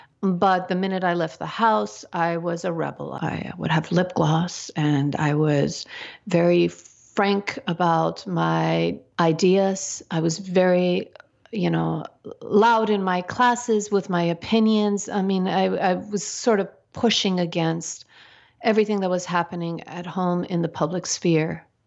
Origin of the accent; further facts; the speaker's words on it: Iran; now in United States; I didn't really accept that I was from Iran and also American. I just wanted to be American.